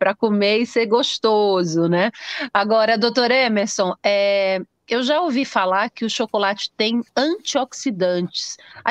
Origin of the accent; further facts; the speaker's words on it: Recife, Pernambuco, Brazil; Agora, de Recife, da minha terra, eu vou para São Paulo